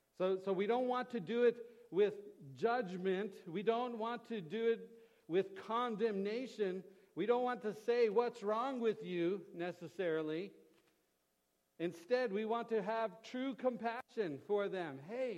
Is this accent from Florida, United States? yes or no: yes; Florida, United States; now in North Carolina, United States; I'm from Florida, so my parents are visiting from Florida, my uncle visiting from Florida there, so they don't have flash floods there. When I moved to North Carolina, that was the first time I heard of a flash flood.